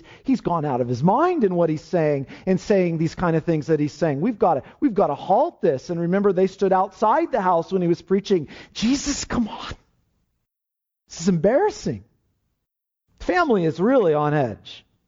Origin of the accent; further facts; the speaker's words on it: Lemoore, California, United States; in my little town where I grew up in Lemoore, as it's pronounced